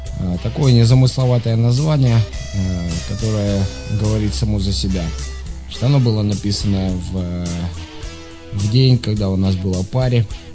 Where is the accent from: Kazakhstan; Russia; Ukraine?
Kazakhstan; А я сам родом из Казахстана, я уже об этом говорил.